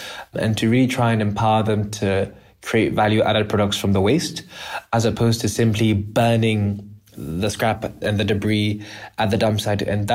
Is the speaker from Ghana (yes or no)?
yes; Ghana; And I volunteered, and that was how I first discovered it as a Ghanaian myself.